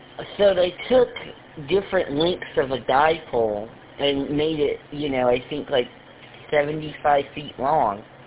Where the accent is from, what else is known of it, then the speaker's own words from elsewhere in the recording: Illinois, United States; So as much as I'm from Illinois, go Buckeyes.